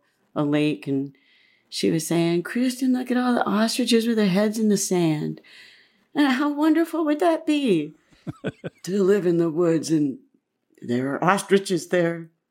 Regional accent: Georgia, United States; born there; I was born in Georgia. I lived on a commune when I was little.

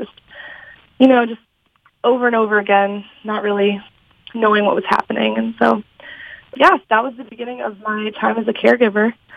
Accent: Ohio, United States; now in Gainesville, United States; And so up until March 2020, I was living in Gainesville, Florida, which is a pretty long drive from my hometown in Northwest Ohio.

